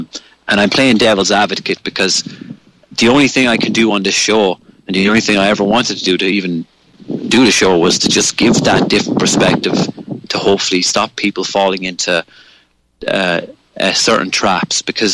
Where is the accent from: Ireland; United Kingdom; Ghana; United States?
Ireland; even though I'm an Irish man and I am very moved by Irish music, by the Irish language, by the flag